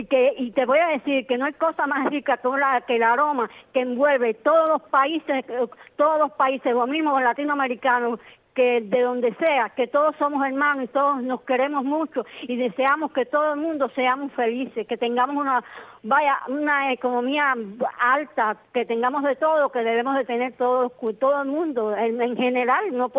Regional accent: Camajuaní, Villa Clara, Cuba; Yo cuando era pequeña, yo vivía en Camajón y yo no soy de aquí de Santa Clara.

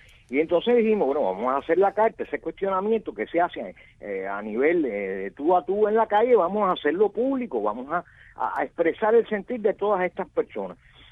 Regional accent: Cuba; Nosotros, como cristianos, como cubanos, como defensores de derechos humanos, hemos hecho nuestra parte

